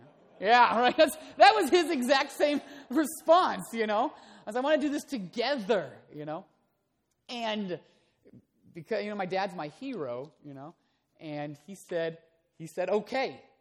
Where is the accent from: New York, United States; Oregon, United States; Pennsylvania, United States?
Oregon, United States; Portland; also born or lived in Nebraska; I said it's Oregon skydiving because I grew up in Portland. I'm from Nebraska, but I grew up here in the Northwest.